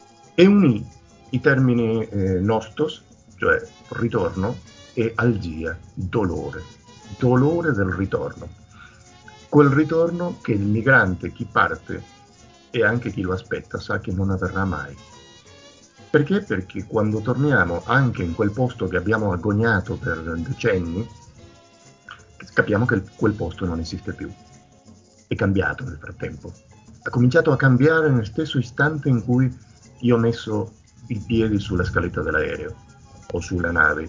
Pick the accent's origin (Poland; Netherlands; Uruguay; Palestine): Uruguay; moved away; vengo dall'America Latina, precisamente dall'Uruguay.